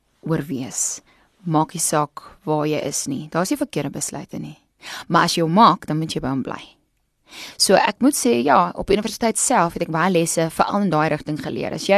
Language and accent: Afrikaans; Ravensmead, Western Cape, South Africa; ek is eintlik van Ravensmead. So Ravensmead Parow, ja. En ek dink, en ek kan dit sê, want ek gaan elke jaar terug na my ou skool toe, Hoërskool Parow.